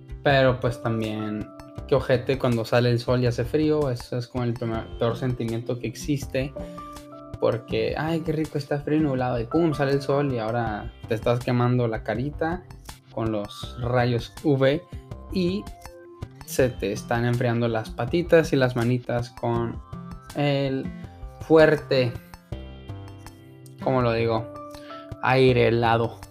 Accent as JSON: {"language": "Spanish", "town": "Ciudad Juárez", "region": "Chihuahua", "country": "Mexico", "said": "pues fueron en Ciudad Juárez, Chihuahua, de donde yo soy."}